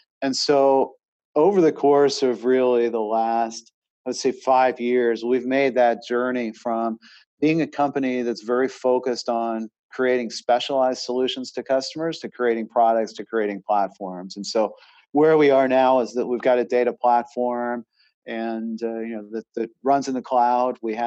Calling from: Charlotte, North Carolina, United States; Charlotte.

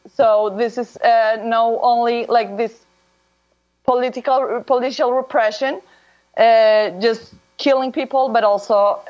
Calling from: Cali, Valle del Cauca, Colombia; I'm saying hello from Cali, which is the largest city, the third largest city in Colombia, the second city of Latin America with more African descendant population

